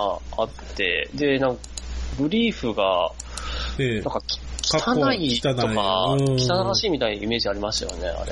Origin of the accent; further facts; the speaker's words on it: Chubu, Japan; 別に俺は中部の人間だから